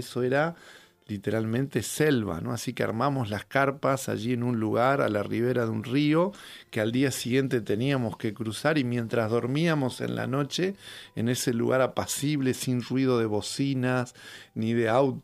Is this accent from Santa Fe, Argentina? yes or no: no; Buenos Aires, Argentina; como buenos citadinos o porteños de allí de la ciudad